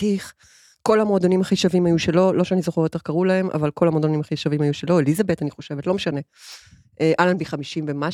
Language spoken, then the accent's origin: Hebrew; Haifa, Haifa District, Israel; אני חיפאית, אני וונאבי, תל אביבית.